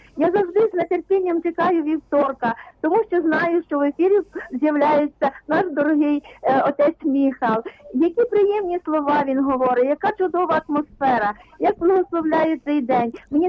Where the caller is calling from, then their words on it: Kamianets-Podilskyi, Khmelnytskyi Oblast, Ukraine; Кам'янець-Подільський, Греко-католицька церква.